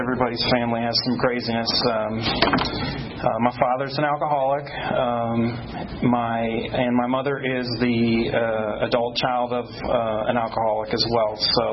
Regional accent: Tampa, Florida, United States; where I grew up in Tampa.

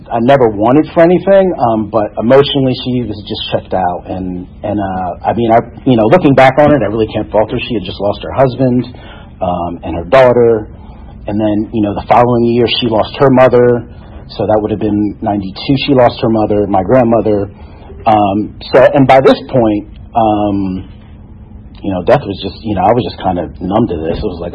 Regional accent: New Jersey, United States; Passed me into fourth grade, between, you know, in where I grew up in New Jersey.

